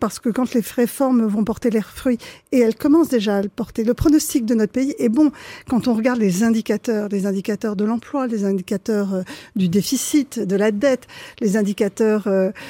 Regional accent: Paris, Île-de-France, France; Je suis contre les parachutages et étant parisienne, étant née à Paris, vivant à Paris, ouais.

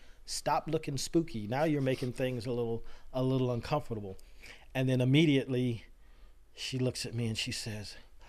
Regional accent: Apulia, Italy; also born or lived in Okinawa, Japan; I was a military brat. I grew up in the Heel of the Boot, Italy, Okinawa, Japan, served in Korea myself.

